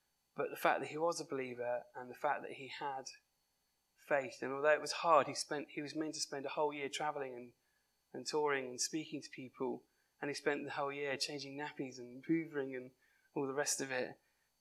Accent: Chichester, South East England, United Kingdom; came up with this thing called 24/7 prayer in my hometown, Chichester.

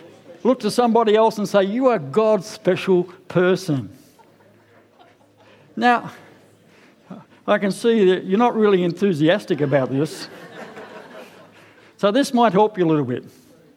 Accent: Sydney, New South Wales, Australia; I grew up in Mount Druitt in Sydney. Anybody know Mount Druitt? Anybody? Yeah, Mount Druitt. That's a rough area.

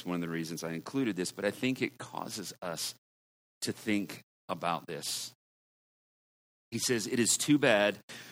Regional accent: Oklahoma, United States; Now, we're from Oklahoma.

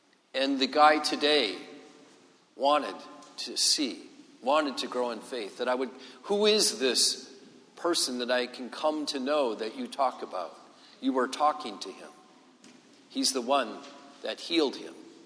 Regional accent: Gaylord, Michigan, United States; So I grew up in the Diocese of Gaylord, Michigan, which is in northeast lower Michigan, and actually it's almost directly east of here.

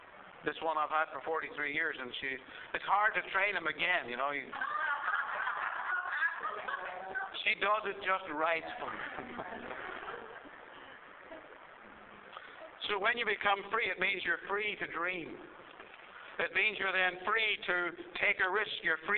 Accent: Ireland; I was brought up in the Presbyterian Church. My parents were Presbyterians in Ireland. I'm from Ireland

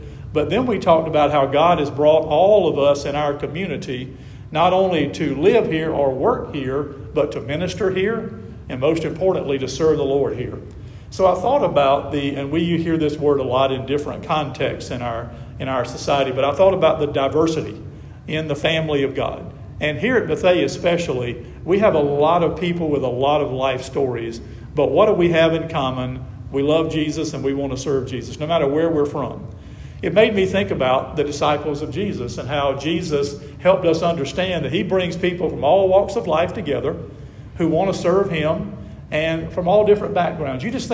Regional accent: Camden, South Carolina, United States; But I grew up in my hometown, not very far from here, right down the road between here and Columbia, a little town of Camden.

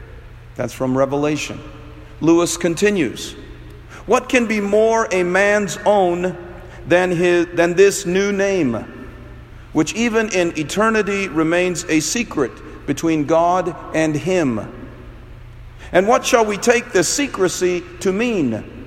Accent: Kerala, India; went further south to my home state of Kerala.

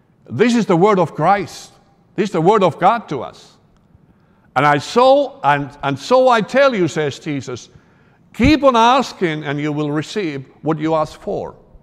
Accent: Finland; I come from Finland. I don't know if you knew it. I'm from Finland, but I am not from around here. So it's a land of tens of thousands of lakes. In Finland, we have over 100,000 inland lakes.

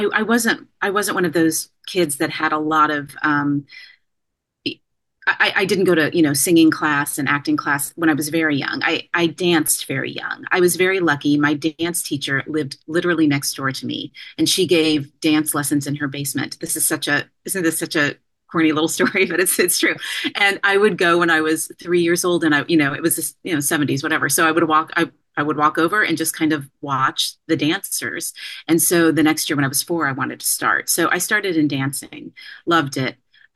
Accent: Kansas, United States; born there; I was born in Kansas, and they would go to Oregon or California or wherever I found myself.

